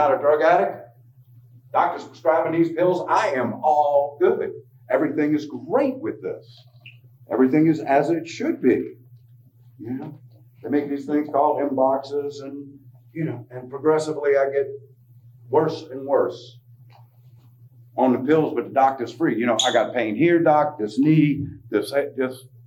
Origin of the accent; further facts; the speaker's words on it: New Orleans, Louisiana, United States; I'm from New Orleans originally